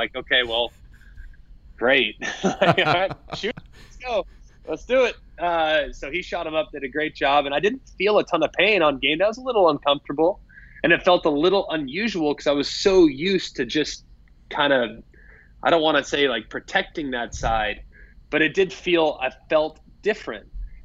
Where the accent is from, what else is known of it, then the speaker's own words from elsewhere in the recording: Texas, United States; because it's no worse feeling as a kid from Texas having to go back to my home state all the time here.